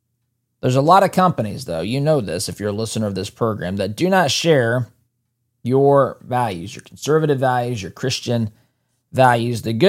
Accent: Indiana, United States; I know, look, we talked a lot about Indiana today. That is my home state, but this is happening all across the country.

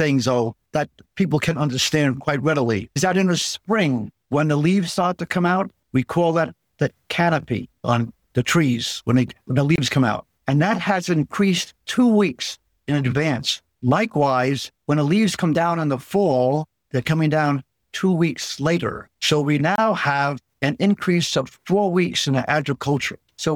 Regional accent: Long Island, New York, United States; accent: Long Island; Okay. I'm originally from Long Island. I still have my Long Island accent.

